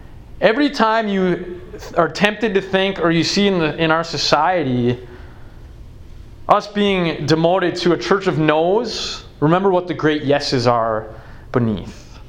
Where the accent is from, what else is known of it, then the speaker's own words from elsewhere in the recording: McGregor, Texas, United States; Actually, before that, I grew up in McGregor, and so remember when he was a youth minister here?